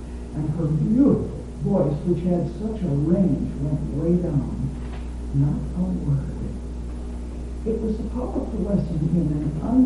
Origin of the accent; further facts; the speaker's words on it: Minnesota, United States; I moved back home to my home state of Minnesota, where my husband was an intern at the University Hospital.